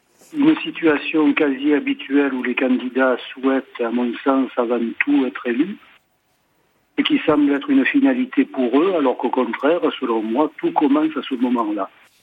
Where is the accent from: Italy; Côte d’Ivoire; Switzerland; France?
France; Marseille, Provence-Alpes-Côte d'Azur; je précise déjà que je suis marseillais depuis toujours.